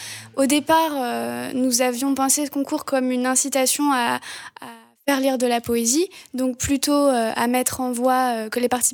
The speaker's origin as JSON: {"language": "French", "region": "Brittany", "country": "France", "said": "j'ai aussi envie de me rapprocher de ma région d'origine, qui est la Bretagne."}